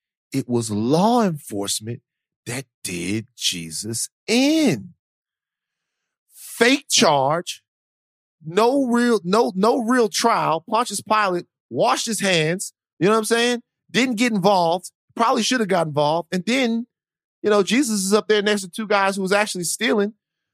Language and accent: English; the South, United States; What are you talking about? I'm from the South.